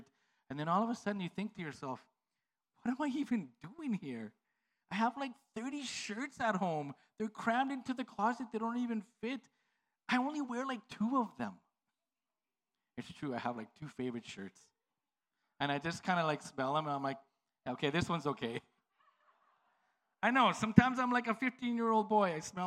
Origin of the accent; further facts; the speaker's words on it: Calgary, Alberta, Canada; I grew up in Calgary. There's over 1 million people.